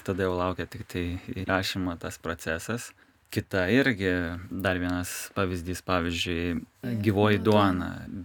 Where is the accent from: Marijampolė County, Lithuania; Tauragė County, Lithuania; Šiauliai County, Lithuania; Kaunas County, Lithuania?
Kaunas County, Lithuania; Kaunas; Aš iš Kauno šiaip, bet Kaišiadoris mano kaimas, kaip sakydavo.